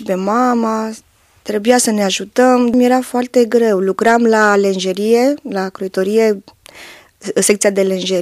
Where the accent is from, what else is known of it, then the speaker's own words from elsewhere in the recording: Bucharest, Romania; born there; M-am născut în București, într-o familie numeroasă. Am fost 6 copii, 4 fete și 2 băieți.